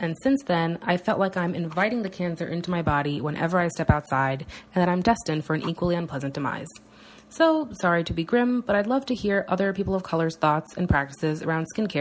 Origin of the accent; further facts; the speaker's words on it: New York, United States; Hi, Code Switch. … I'm from New York.